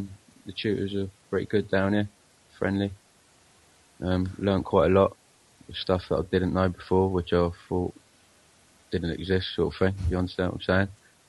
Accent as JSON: {"language": "English", "town": "Portsmouth", "region": "South East England", "country": "United Kingdom", "said": "I'm from Portsmouth. I'm 26 years old"}